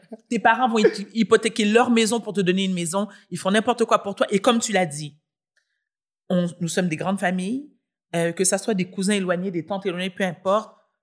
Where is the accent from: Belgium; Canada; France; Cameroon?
Canada; Quebec; born there; Moi, je suis née au Québec. Je vais en Haïti 4 fois par année.